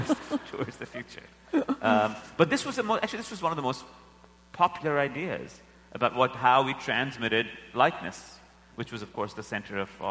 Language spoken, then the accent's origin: English; India; And so I'm from India.